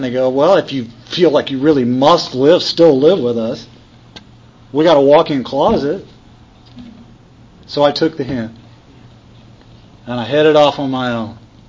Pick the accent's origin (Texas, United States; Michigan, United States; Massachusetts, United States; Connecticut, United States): Texas, United States; I grew up in Texas. I grew up in a hard drinking culture, man.